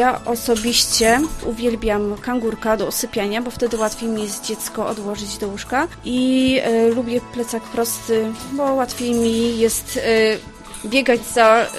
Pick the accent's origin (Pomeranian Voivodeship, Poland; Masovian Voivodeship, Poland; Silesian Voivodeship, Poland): Silesian Voivodeship, Poland; bo w sumie nie było to tak bardzo znane na Śląsku, bo ja pochodzę ze Śląska